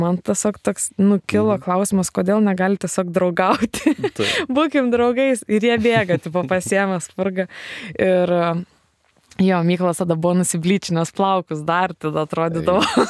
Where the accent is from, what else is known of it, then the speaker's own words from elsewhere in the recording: Telšiai, Telšiai County, Lithuania; Iš Telšių. Aš irgi iš Telšių.